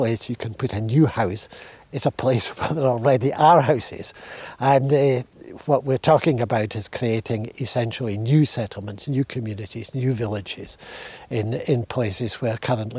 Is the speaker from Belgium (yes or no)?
no; Scotland, United Kingdom; Now, I grew up in the West Highlands and in the north part of Argyll.